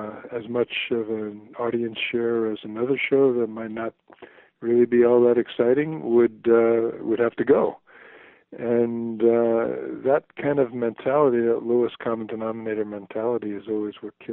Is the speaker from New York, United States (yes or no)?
yes; New York, United States; I used to listen to that station growing up. That was I lived in New York. I'm originally from New York, and that was freeform radio has kind of always been close to my heart.